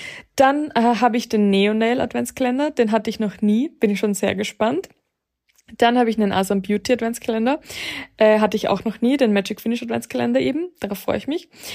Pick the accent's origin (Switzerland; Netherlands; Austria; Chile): Austria; Bei uns in Österreich gab es Wahlpflichtfächer.